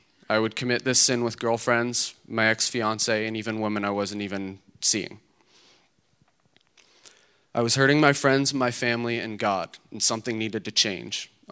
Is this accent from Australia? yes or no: no; Napanee, Ontario, Canada; I'm from Napanee, Ontario. I'm 28 years old, and I know that I don't look it.